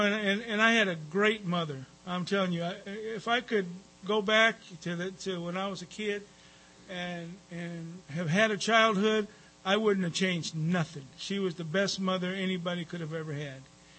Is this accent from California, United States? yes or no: yes; Compton, California, United States; And I grew up in Compton